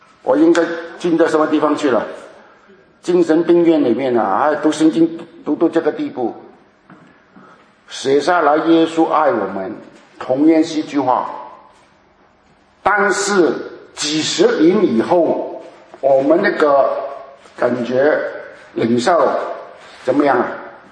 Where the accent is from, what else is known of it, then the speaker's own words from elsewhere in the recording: Hong Kong; 以前我是从香港长大，